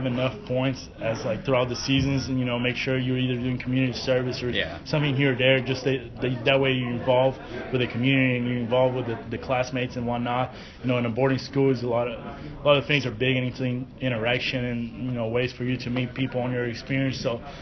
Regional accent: Brazil; English is a second language; now in United States; growing up in Brazil, soccer is, you know, the only thing in my mind.

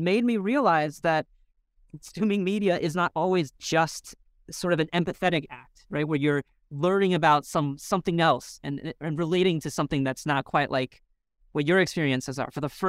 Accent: Minnesota, United States; I didn't have it growing up in Minnesota.

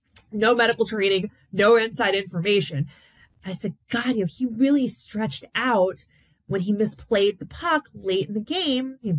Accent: Buffalo, New York, United States; And I said, this is nothing, I'm from Buffalo.

